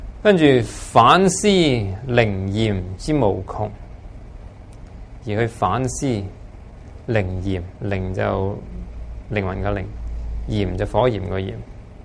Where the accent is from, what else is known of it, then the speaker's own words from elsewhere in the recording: Guangdong, China; 即是我们广东人。